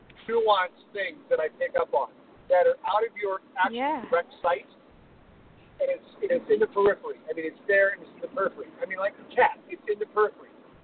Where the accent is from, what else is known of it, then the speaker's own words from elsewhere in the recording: Iowa, United States; there is my hometown in Iowa.